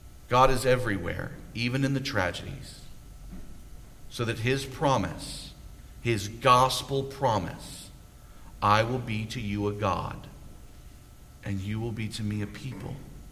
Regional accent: United States; I'm an American.

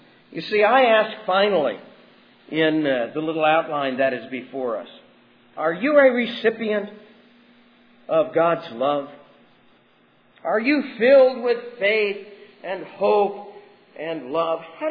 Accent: New Jersey, United States; And I grew up in New Jersey, who in the summertime used to open up the fire hydrant to get cool.

